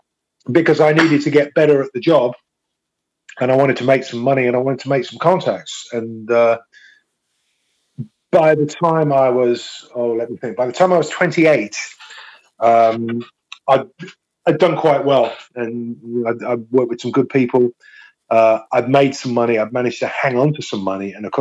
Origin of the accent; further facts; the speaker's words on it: West Midlands, United Kingdom; And then I started to look at getting away from my hometown. I mean, there was a lot of music going on in Birmingham and the towns and cities that surrounded Birmingham.